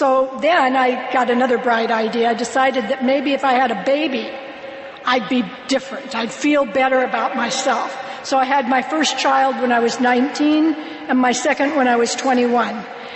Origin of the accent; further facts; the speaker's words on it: Oakland, California, United States; So I grew up in, I was born in Oakland, California.